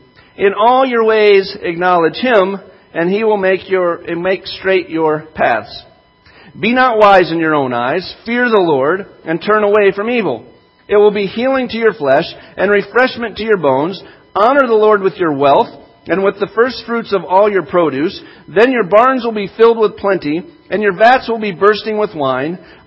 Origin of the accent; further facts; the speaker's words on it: Kalkaska, Michigan, United States; moved away as an adult; as I left Kalkaska, or even as I was growing up in Kalkaska, but mostly when I left, I went 14 hours away to college.